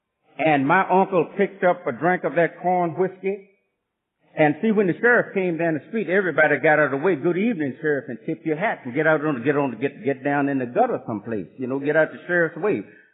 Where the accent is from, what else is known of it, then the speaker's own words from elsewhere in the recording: Virginia, United States; But to go back a bit, I was born and raised in Virginia on a tobacco plantation.